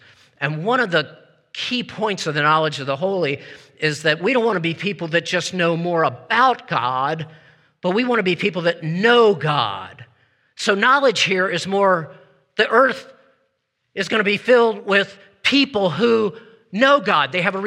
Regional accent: Baltimore, Maryland, United States; because I grew up in Baltimore, and the Baltimore Orioles used to be really good

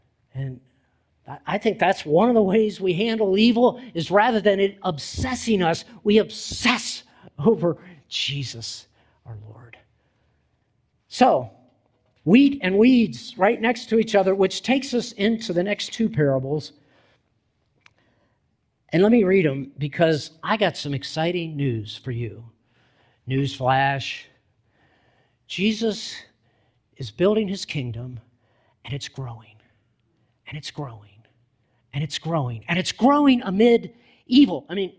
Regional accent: East Coast, United States; I like mustard, by the way. I grew up on the East Coast.

